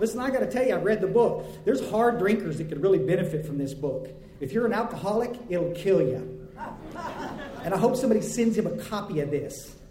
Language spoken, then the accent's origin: English; Texas, United States; born or raised there